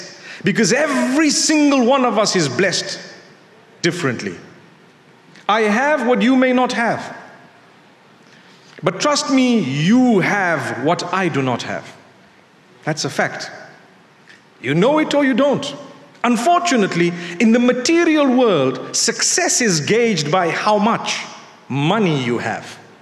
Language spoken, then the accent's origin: English; Zimbabwe; I come from Zimbabwe.